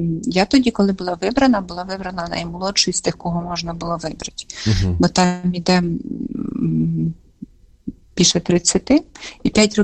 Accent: Zhytomyr, Zhytomyr Oblast, Ukraine; Я сама з міста Житомира, і тут народилася, тут живу. Я з такої віруючої родини.

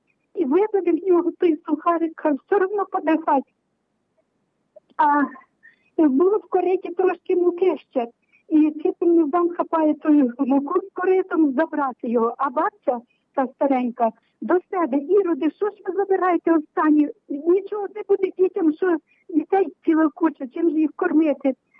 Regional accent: Khmelnytskyi Oblast, Ukraine; Я сама родом з Смельницької області, але на рубежі західної території, яка була під Польщею, з Галатини, 7 кілометрів від Кльштина. Від Олешкових, відомих такого польського села.

